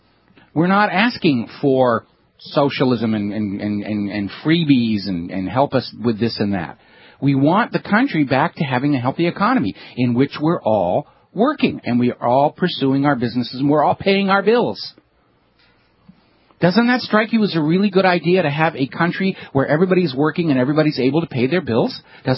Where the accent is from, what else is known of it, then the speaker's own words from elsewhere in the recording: New England, United States; I grew up in New England.